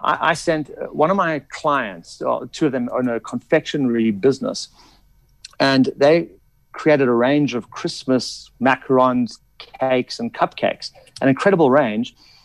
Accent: Johannesburg, Gauteng, South Africa; because I'm from Joburg, do you have people, loved ones that are still in Joburg?

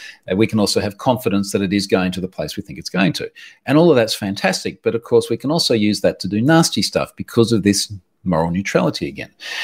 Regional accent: Australia; Now, keeping in mind, again, as an Australian, I'm not aware of a lot of your political commentators in the US

